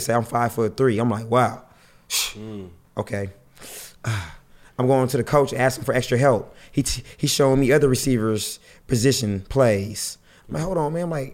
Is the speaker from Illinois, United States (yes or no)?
no; Long Beach, California, United States; You know, I'm from Long Beach